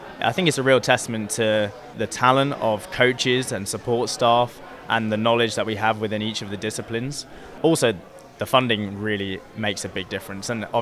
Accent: United Kingdom; I'm a British diver competing in the men's 10 metre individual event.

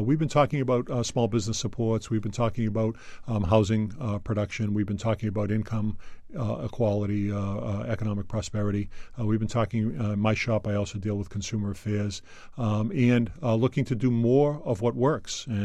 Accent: Chelsea, Massachusetts, United States; growing up in Boston, growing up in Chelsea, I got spoiled. Being right next to Boston, the hub of New England, arguably the hub of the universe.

